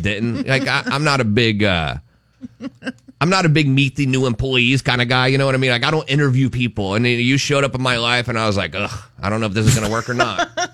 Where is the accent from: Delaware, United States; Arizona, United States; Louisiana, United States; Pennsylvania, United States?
Delaware, United States; I'm from Delaware, y'all, bless your hearts